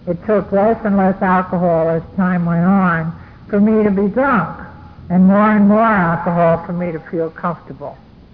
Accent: Bronx, New York, United States; born there; now in Brooklyn, United States; I do live in Brooklyn now. I was born in the Bronx. I didn't take too much of a geographical, you can see. I come from a Bronx Irish Catholic family.

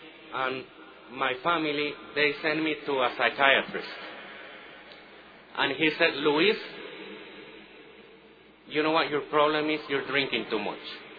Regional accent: Nicaragua; I was born in Nicaragua, actually. My dad is Nicaraguan and my mom is Guatemalan.

